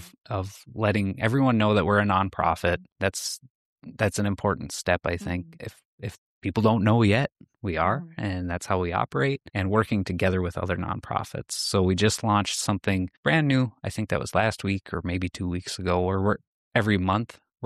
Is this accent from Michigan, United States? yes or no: yes; Michigan, United States; a lot of the time I tell people I'm from Michigan and they say, "Oh, I have a cousin in Detroit." Well, that's 10 to 12 hours away from where I'm from.